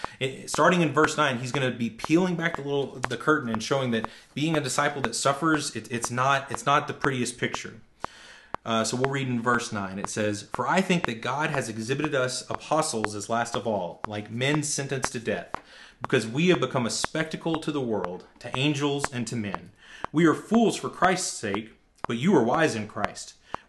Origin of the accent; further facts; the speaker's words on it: the South, United States; where I grew up in the South, that's a really long way of saying, bless your heart.